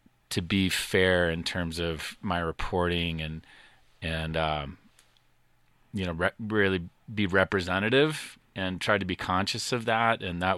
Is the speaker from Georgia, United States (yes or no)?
no; California, United States; also born or lived in New Mexico; now in Colorado, United States; and lived in New Mexico for 7 years, and then came up to Colorado. And yeah, just, I grew up in California, which is more crowded and more expensive.